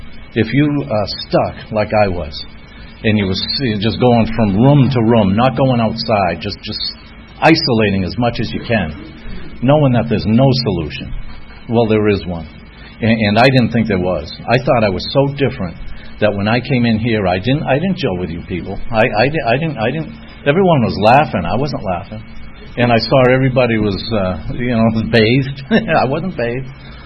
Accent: Boston, Massachusetts, United States; I am from Boston, a tiny little country up north called New England.

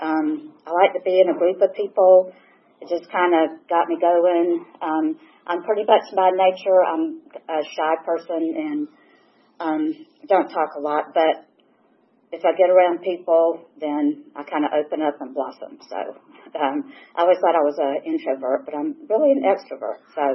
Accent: Tishon, Georgia, United States; Okay, so I grew up in Tishon, Georgia. I'm a Georgia girl. And I was the youngest of a family of five children.

